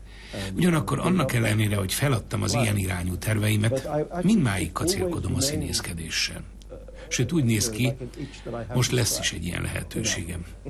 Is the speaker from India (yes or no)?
yes; Mumbai, Maharashtra, India; also born or lived in London; Amikor Indiába megyek, mindig úgy érzem, hazaérkezem. Az a hely, ahol születtem és ahol nevelkedtem, mindig megadja nekem ezt az érzést. A Bombayba utazom, mindig elfog egy érzés, amit hazaérkezéskor érez az ember. Elég sokat is járok Indiában, úgyhogy Bombay mindenképpen ilyen hely.